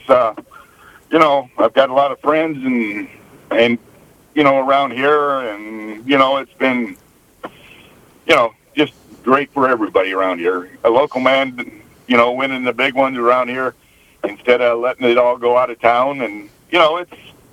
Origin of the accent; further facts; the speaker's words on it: Columbus, Nebraska, United States; That's kind of my home country right there